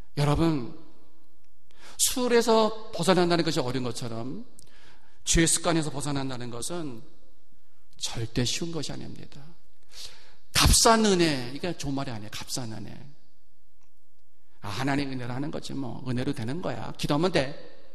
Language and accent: Korean; South Korea; 저는 그 한국에서 어린 시절을 보냈을 때 술 취하시는 분들을 좀 많이 봤어요.